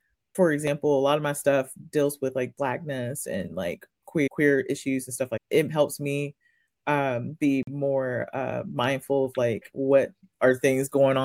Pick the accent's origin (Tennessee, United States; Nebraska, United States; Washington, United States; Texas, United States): Tennessee, United States; Memphis; So it's funny because I'm from Memphis